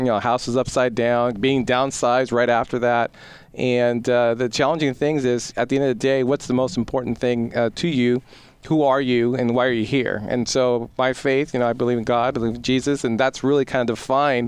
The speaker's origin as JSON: {"language": "English", "town": "Hahn", "region": "Rhineland-Palatinate", "country": "Germany", "tie": "born or raised there", "also_born_or_lived": "Spain", "moved": "yes", "said": "So I grew up predominantly in Germany, so in Han, Germany. And then spent a lot of time in Spain. So my mom's actually Spanish, so that's the other side of me."}